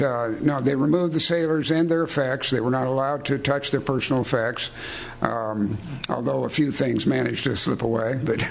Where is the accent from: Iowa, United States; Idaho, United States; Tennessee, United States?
Iowa, United States; And since I'm from Iowa, I could relate to that.